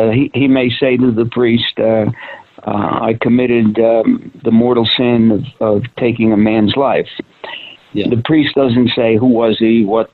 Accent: New York City, New York, United States; It was an interesting thing growing up in New York City.

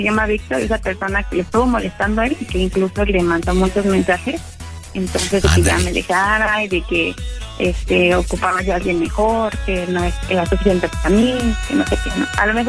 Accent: Morelos, Mexico; now in Dolores, Mexico; No, no soy de aquí, soy de Morelos.

